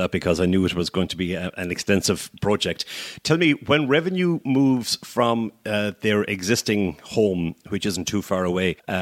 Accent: Limerick, Munster, Ireland; Now, I grew up in Limerick back in the 70s and early 80s.

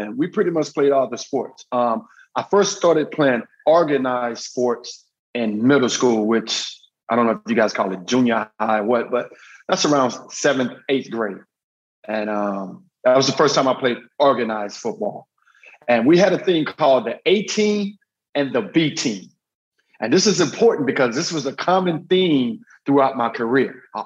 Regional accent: Lufkin, Texas, United States; So I first grew up in Lufkin, Texas, which is about 90 miles east of Houston.

